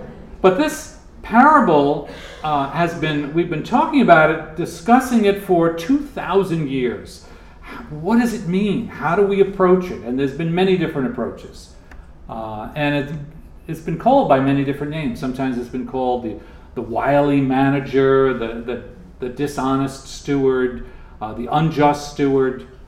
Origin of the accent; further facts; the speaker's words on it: New York, United States; Now, I'm from Long Island. I'm from a large family of 10 children.